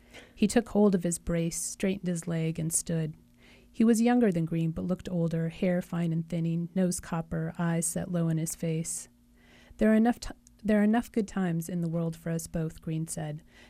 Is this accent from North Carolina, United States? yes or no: no; Des Moines, Iowa, United States; And I love Iowa, and I loved growing up in Des Moines.